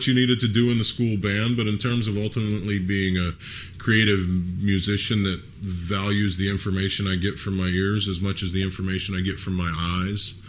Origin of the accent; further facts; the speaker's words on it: Lafayette, Louisiana, United States; I grew up in Lafayette, Louisiana.